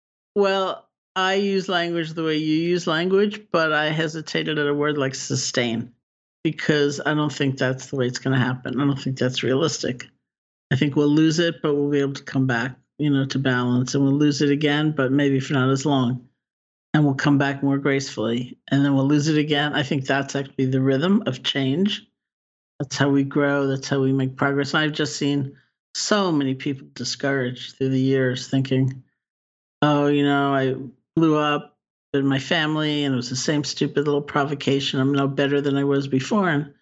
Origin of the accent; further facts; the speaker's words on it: New York City, New York, United States; I grew up in New York City. It's especially easy to feel disconnected, you know, from nature, from all kinds of things.